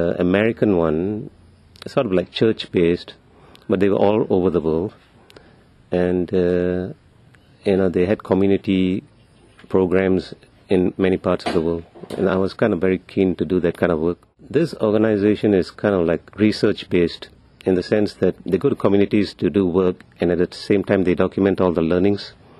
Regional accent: Kuala Lumpur, Malaysia; English is a second language; Kuala Lumpur in Malaysia.

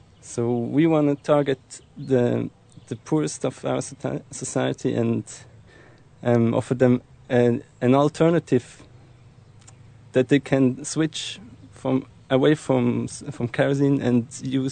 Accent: Switzerland; English is a second language; Yes, I'm from Switzerland, and I'm studying social anthropology and environmental sciences.

